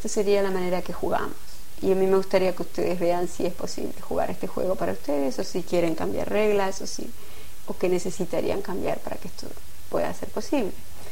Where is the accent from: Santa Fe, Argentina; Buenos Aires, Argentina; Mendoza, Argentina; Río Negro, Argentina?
Buenos Aires, Argentina; nosotros vinimos de Buenos Aires. Y Buenos Aires es una metrópoli, digamos, para el país.